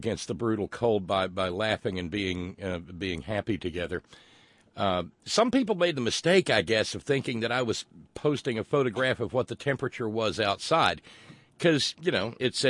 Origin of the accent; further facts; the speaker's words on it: the South, United States; And growing up in the South, well, there were a lot of years of just watching them lose and lose and lose and lose.